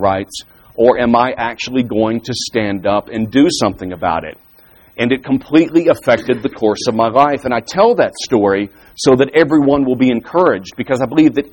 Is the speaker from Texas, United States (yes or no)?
yes; Texas, United States; I'm from Texas, two-word response, giddy up, basically.